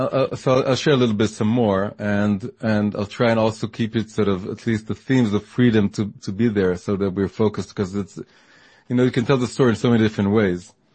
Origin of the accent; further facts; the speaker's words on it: Tel Aviv, Tel Aviv District, Israel; now in Jerusalem, Israel; I came back and I moved to Jerusalem. I grew up in Tel Aviv, but I moved to Jerusalem